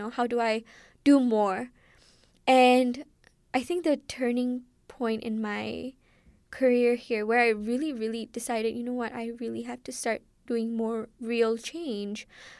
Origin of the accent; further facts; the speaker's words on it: Malaysia; And so after that process, I realized, you know, yes, I'm Malaysian. Yes, I may return back to my country once I'm done